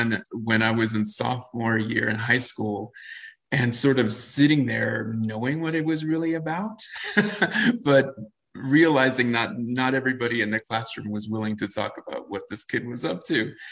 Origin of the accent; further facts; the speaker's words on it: California, United States; the fog of the Salinas Valley is the fog of the Central Valley where I grew up in California.